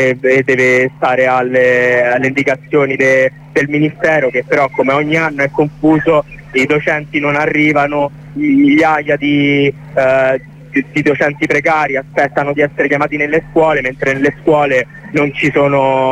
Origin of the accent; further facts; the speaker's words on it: Rome, Lazio, Italy; noi siamo di Roma Est